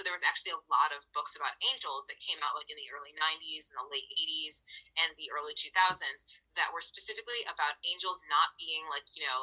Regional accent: Scotland, United Kingdom; I'm a Scottish girl.

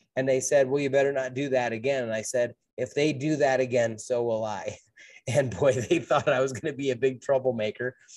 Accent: New Jersey, United States; I grew up in New Jersey. There was a lot of woods.

